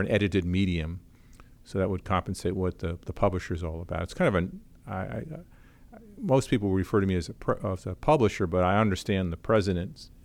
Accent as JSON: {"language": "English", "town": "Yorktown Heights", "region": "New York", "country": "United States", "said": "I'm from the Westchester County, New York area, suburb of New York."}